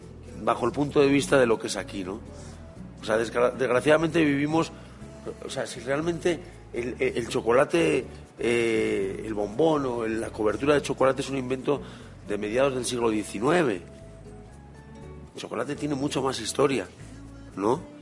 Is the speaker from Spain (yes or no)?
yes; Basque Country, Spain; accent: Basque; now in Mexico; mi acento en 18 años no ha cambiado gran cosa. Yo siempre suelo decir, es que cómo voy a vender cocochas hablando en mexicano, ¿no? Yo tengo que vender cocochas hablando en vasco